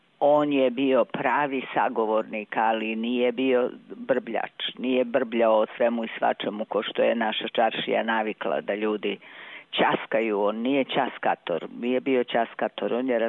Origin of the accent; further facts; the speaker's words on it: Vojvodina, Serbia; ja sam došla iz Vojvodine